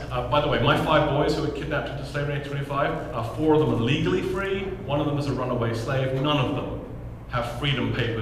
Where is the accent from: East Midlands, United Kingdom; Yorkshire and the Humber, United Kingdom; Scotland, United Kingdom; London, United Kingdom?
London, United Kingdom; born there; Oh, I was born in North London.